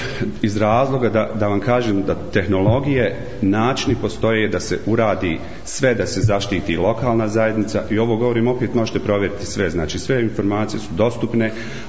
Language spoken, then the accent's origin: Bosnian; Sarajevo, Federation of Bosnia and Herzegovina, Bosnia & Herzegovina; moved away as an adult; also born or lived in Australia; ja sam rođen u Sarajevu, završio srednju školu u Sarajevu i onda sticam okolnosti završio u Australiji. 20 godina sam živio dole.